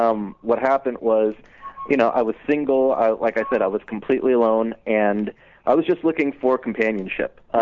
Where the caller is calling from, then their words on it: Jacksonville, Florida, United States; I'm in Florida right now. I'm in Jacksonville.